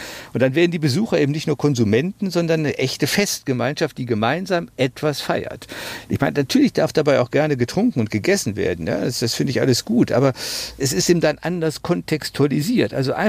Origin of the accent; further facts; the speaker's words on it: Düsseldorf, North Rhine-Westphalia, Germany; bei mir persönlich so Kindheitserinnerungen geweckt hat an das jährliche Schützenfest in Düsseldorf-Benrath, wo ich groß geworden bin.